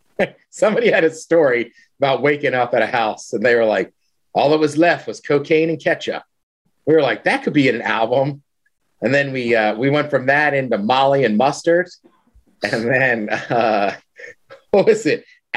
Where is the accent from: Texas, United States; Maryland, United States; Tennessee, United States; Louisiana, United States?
Maryland, United States; with the caveat of that I'm from Maryland.